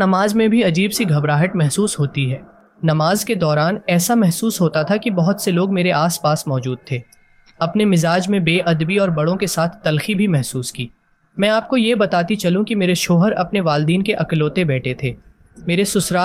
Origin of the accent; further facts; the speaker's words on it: Karachi, Sindh, Pakistan; میرا تعلق کراچی سے ہے۔